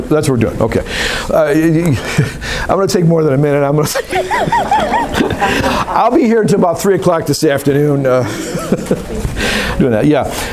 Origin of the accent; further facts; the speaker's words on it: Kentucky, United States; I'm from Kentucky, so.